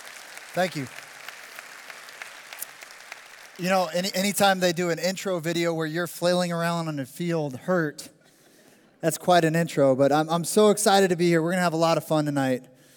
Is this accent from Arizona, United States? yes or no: yes; Phoenix, Arizona, United States; I grew up here in Phoenix. I went to Moon Valley High School.